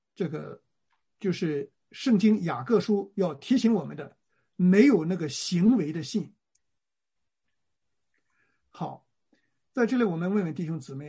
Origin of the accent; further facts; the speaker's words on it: China; 那就是说我们中国人说的啊，就是只会耍嘴了，是吧？